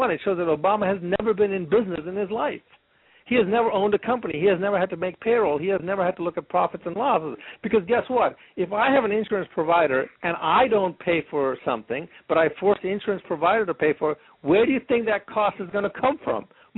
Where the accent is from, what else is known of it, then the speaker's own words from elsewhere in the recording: Yemen; My dad was a professor in physics, and he taught at different universities, and so I grew up in Yemen.